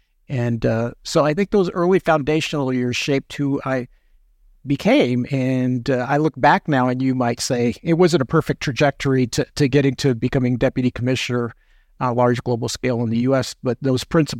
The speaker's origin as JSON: {"language": "English", "region": "New York", "country": "United States", "said": "I was born in Manhattan and then moved outside of the city. So I'm a New Yorker by birth and still identify as a New Yorker."}